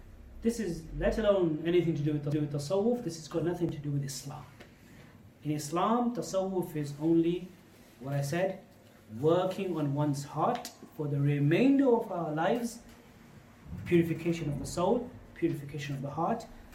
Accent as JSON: {"language": "English", "region": "England", "country": "United Kingdom", "said": "I said, I'm not Syrian. I'm actually from England."}